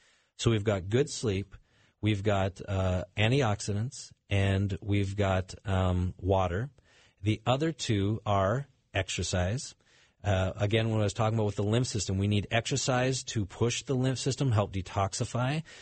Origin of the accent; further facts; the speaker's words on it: Canada; now in United States; And growing up in Canada